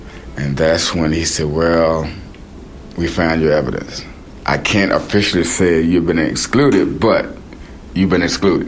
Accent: Hanover, Virginia, United States; born there; I was born in Hanover, Virginia, 1982.

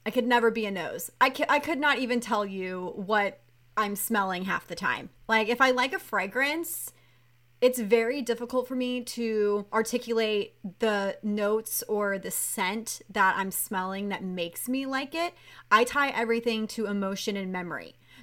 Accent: Texas, United States; I'm a simpleton. I'm a simpleton from Texas, okay?

